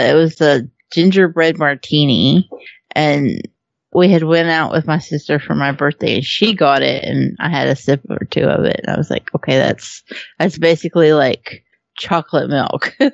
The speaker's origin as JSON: {"language": "English", "region": "Kentucky", "country": "United States", "said": "I am from Kentucky, so I have to push Kentucky bourbon here"}